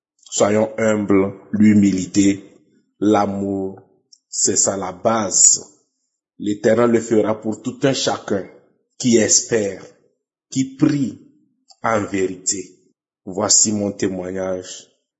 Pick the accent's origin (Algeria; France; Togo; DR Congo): Togo; now in Germany; Je suis un Togolais résident en Allemagne.